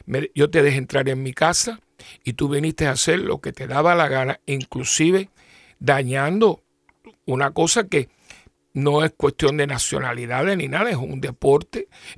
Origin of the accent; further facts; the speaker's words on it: Puerto Rico; la mayoría de mi pueblo puertorriqueño no está de acuerdo